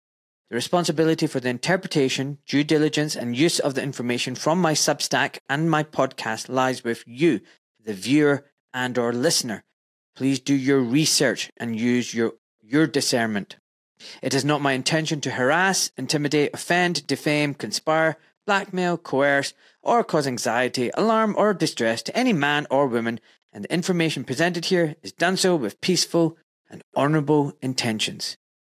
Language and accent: English; Glasgow, Scotland, United Kingdom; Born and brought up in Glasgow, I can tell you right now, I really suffer from SAD, seasonal affective disorder.